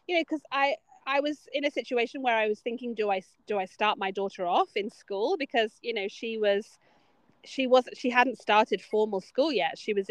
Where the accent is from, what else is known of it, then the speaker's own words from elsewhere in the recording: England, United Kingdom; I'm an English rose. So I think I'll just wilt.